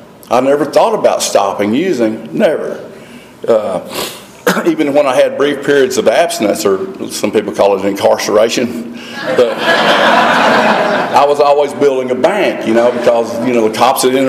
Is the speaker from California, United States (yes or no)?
no; Wichita Falls, Texas, United States; that's about 2.5 hours away from where I was raised up in Wichita Falls, Texas.